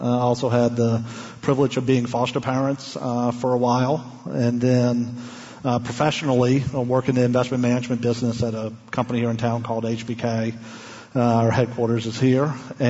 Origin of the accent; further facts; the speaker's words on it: New Orleans, Louisiana, United States; I grew up in South Louisiana in New Orleans.